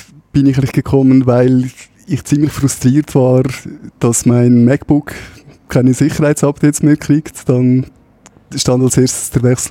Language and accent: German; Uri, Switzerland; geboren und aufgewachsen im Kanton Uri.